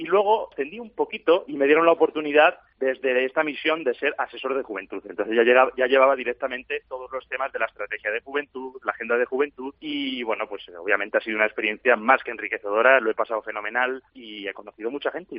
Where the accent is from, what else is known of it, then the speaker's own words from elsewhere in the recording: Spain; yo expresé un poco mi preocupación como joven español